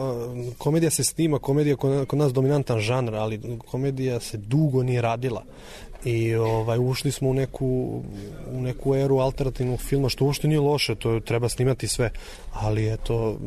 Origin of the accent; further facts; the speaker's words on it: Budva, Budva Municipality, Montenegro; also born or lived in Cetinje; ja sam iz Budve, ja ne govorim tako više, vučem na cetinski i budvanski, tu sam najviše vremena, najveći deo od života probao Cetinje i Budva